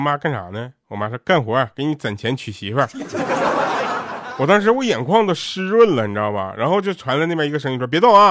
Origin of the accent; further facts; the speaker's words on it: Northeast China, China; accent: Northeastern Mandarin; 我说我心我也没有口音呢。他说那你这个口音都是随谁呢？我说我不知道啊，我们那边都这么说话